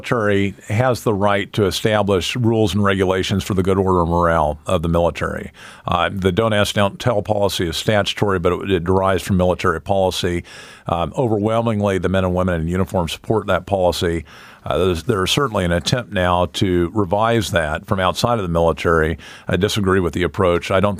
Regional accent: Alaska, United States; I would love to be back in my home state. I've got land in Delta. I've got a farm track down there off of Cummins Road. I'd love to be down there hanging out and enjoying Alaska

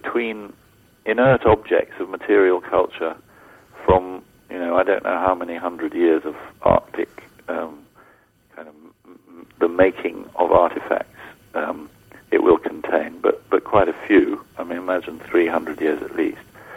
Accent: England, United Kingdom; accent: English; Yeah, we haven't had very many callers, have we? Is it my English accent?

